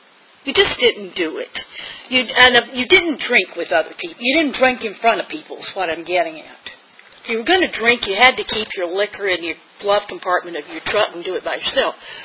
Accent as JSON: {"language": "English", "region": "North Carolina", "country": "United States", "tie": "born or raised there", "said": "I grew up in North Carolina, down on the coast, crossroads. We had a stoplight, but that was because we needed to get to the other side of Highway 70."}